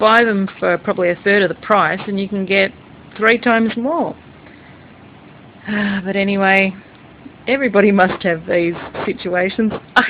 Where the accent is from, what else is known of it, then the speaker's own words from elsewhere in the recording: Australia; also born or lived in London; As an Australian, this must happen in all countries. I know when I lived in London